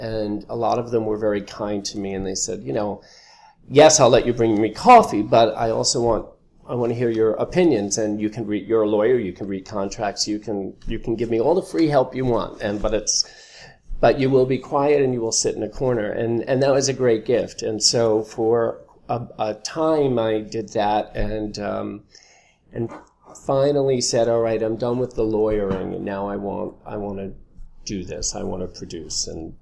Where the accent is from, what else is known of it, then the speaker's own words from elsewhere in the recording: New York, United States; But I grew up across the street from Donna Murphy, and we used to put shows on in our backyard. So we grew up on Long Island, not far from Broadway, and would take the train in to see shows all the time.